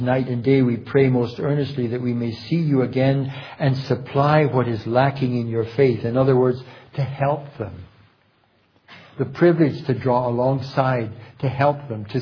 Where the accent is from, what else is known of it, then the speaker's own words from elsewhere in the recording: Montana, United States; Recently in my home state of Montana, I hear that my nephew by marriage